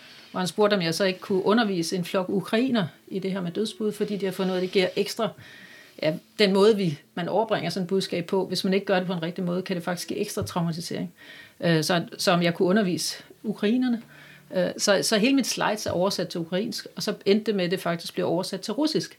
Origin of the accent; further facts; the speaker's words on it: Birkerød, Capital Region, Denmark; born there; also born or lived in Slagelse / Aalborg; Jeg er født i Birkerød, og døbte Birkerød Kirke